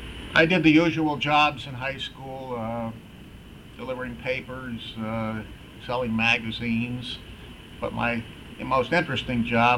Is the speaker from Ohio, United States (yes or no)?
yes; Cleveland, Ohio, United States; moved away as an adult; I was born in Cleveland, Ohio on December the 6th, 1923. And lived in the Cleveland area until the early 1960s. I attended schools in Cleveland Heights, Ohio, elementary, junior high, senior high